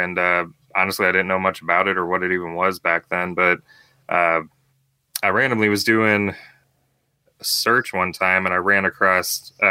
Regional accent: Illinois, United States; I am from Southern Illinois.

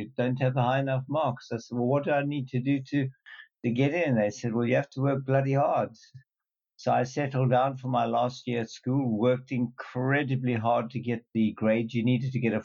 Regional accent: South Africa; Yes, very much born and bred family from 2-3 generations there. It was difficult times in South Africa.

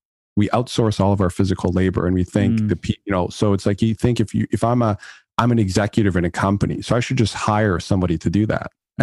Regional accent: Canada; So I went to go live with my grandparents who were up in, I'm Canadian. So they were up in Northern Alberta.

